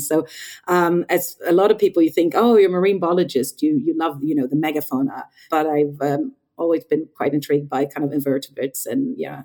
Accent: Sweden; I was born, I grew up in Sweden, which is, the water's pretty cold there.

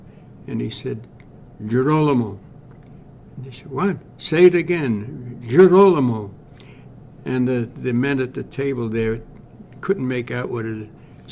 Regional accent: Brooklyn, New York, United States; born there; I was born in Brooklyn, 1927.

